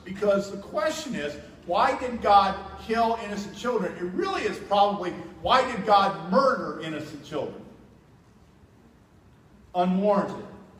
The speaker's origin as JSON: {"language": "English", "town": "Fort Wayne", "region": "Indiana", "country": "United States", "tie": "born or raised there", "said": "Fort Wayne, when I grew up in Fort Wayne, I think they had 10 murders in the entire year when I grew up in Fort Wayne."}